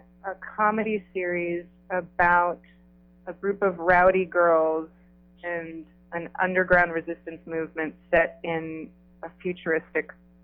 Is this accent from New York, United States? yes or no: yes; New York City, New York, United States; I was a straight white girl growing up in Chelsea in the West Village, born and bred New Yorker.